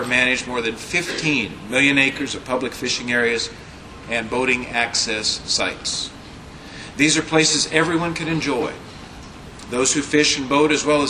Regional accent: Idaho, United States; So I'm from Idaho, as Tom indicated, and in Idaho, a beautiful area, great fishing in Idaho.

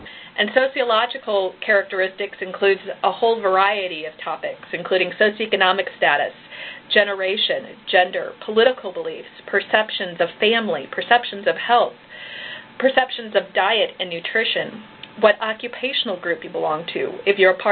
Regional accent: Midwest, United States; first language English; that I grew up in the Midwest, and that my primary language is English.

